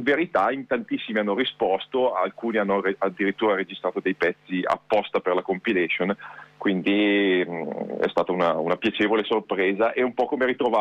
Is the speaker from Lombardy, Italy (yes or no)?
yes; Bergamo, Lombardy, Italy; io sono di Bergamo, vivo a Bergamo